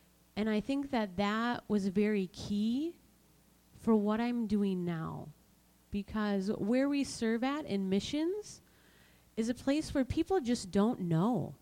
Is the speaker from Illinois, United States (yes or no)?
no; Cloquet, Minnesota, United States; I grew up here in Minnesota. I grew up in Cloquet, just outside of Cloquet on 10 acres, and I loved it.